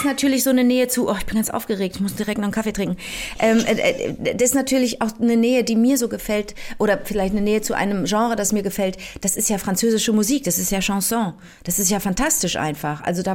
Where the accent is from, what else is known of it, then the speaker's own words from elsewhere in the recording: Bulgaria; Ich bin selber auch aus dem Hause Bulgari. Ich komme selber aus Bulgarien.